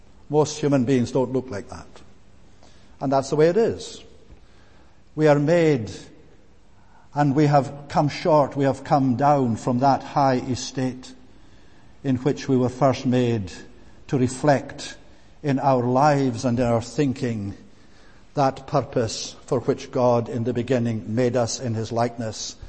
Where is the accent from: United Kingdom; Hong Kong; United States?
United Kingdom; Scotland; where I was brought up in Coole